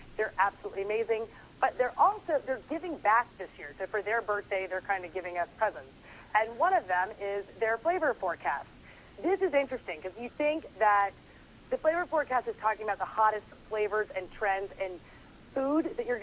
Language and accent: English; Tennessee, United States; now in New York, United States; I'm from Tennessee. I moved to New York. My kitchen is so tiny